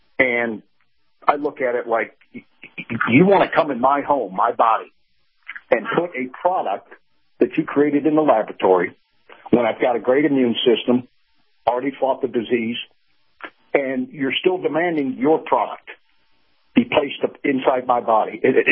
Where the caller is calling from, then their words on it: St. Petersburg, Florida, United States; in St. Pete.